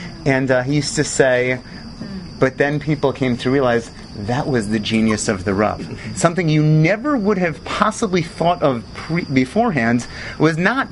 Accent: Oak Park, Michigan, United States; I grew up in Oak Park, Michigan.

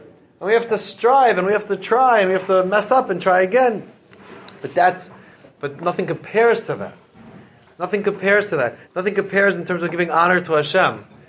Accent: Pittsburgh, Pennsylvania, United States; So he's from Chicago, I was from Pittsburgh.

